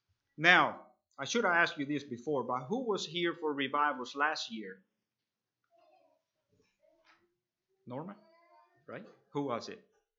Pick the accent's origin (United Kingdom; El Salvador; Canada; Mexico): El Salvador; moved away as an adult; now in Dublin, Georgia, United States; I come from Dublin, Georgia. That's a far away place. But I was born and raised in El Salvador, and there with our Beachy Amish Mennonite Church. And I was 20 years old whenever I moved to Dublin, Georgia, and I've been there ever since. Been there almost 16 years now.